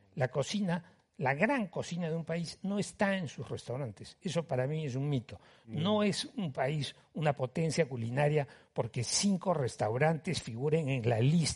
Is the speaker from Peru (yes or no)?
yes; Peru; Y que se come muy bien en el Perú porque yo he ido a casas, miles de casas en mi país y he comido divino.